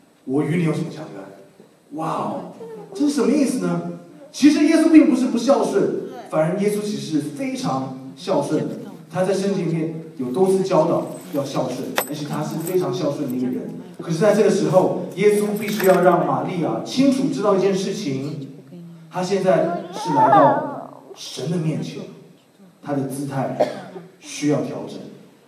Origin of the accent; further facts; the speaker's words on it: China; 身为中国人，我们在念这节的时候，我们真是冒冷汗了，是不是？